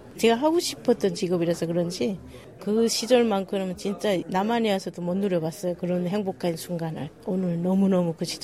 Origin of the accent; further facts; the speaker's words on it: North Korea; also born or lived in China; now in South Korea; 어쩔 수 없이 탈북해서 중국에서 10년 살았죠.